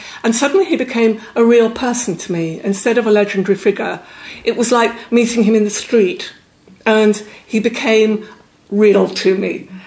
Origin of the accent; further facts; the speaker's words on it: North East England, United Kingdom; I grew up in Northumbria, not far from Lindisfarne